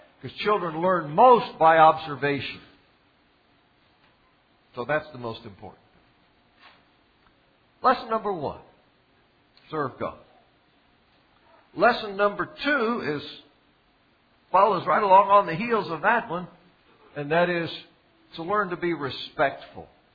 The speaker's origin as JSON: {"language": "English", "region": "the South", "country": "United States", "said": "because I'm a Southerner"}